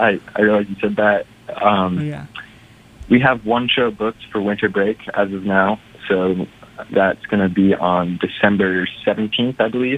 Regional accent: Manhattan Beach, California, United States; Yeah, so originally I'm from South Bay, which is in Los Angeles, California. I grew up in Manhattan Beach area

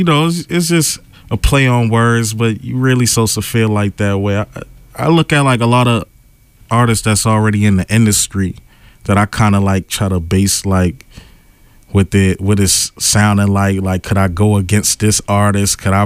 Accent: Boston, Massachusetts, United States; I'm from High Park, Mattapan, Boston.

